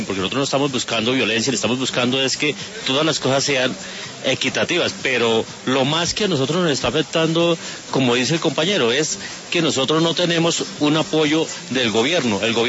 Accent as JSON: {"language": "Spanish", "country": "Colombia", "said": "porque cada día nos están desplazando más a nosotros como colombianos y le están apoyando solo a los chinos."}